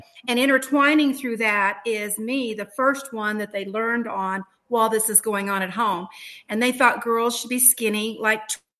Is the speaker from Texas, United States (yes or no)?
yes; El Paso, Texas, United States; I ate all of West Texas because I was from El Paso. And I ate all the panhandle because that's where I was born.